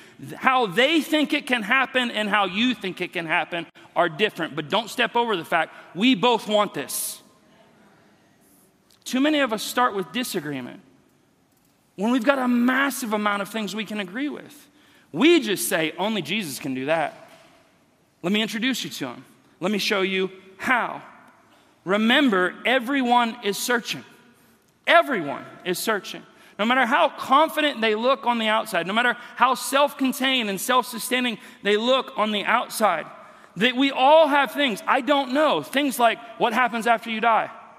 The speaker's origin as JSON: {"language": "English", "town": "Kansas City", "country": "United States", "said": "I have to remember I'm from Kansas City."}